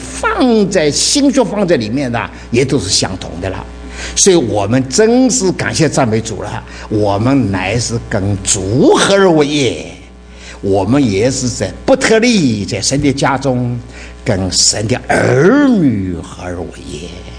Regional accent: Ningbo, Zhejiang, China; 我们宁波人呢还吃一个螃蟹的

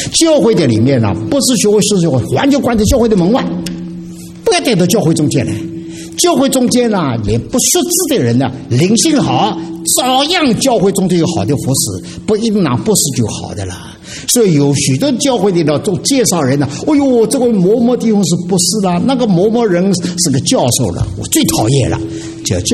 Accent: Shanghai, China; born there; 我是生在上海的，我一听见讲上海话的记得多亲密一点

